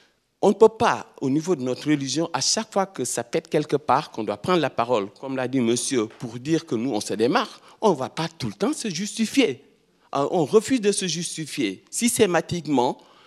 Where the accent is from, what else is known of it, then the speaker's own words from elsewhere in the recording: Switzerland; Et nous, on est des Suisses. On est des Suisses et on respecte les droits en Suisse